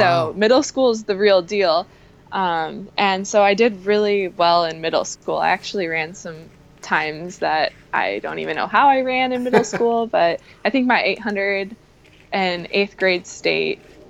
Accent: Normal, Illinois, United States; born there; I was born in Normal, Illinois.

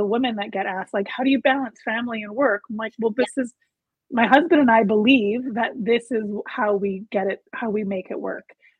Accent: Mexico; my mom's from Mexico. I grew up in Mexico.

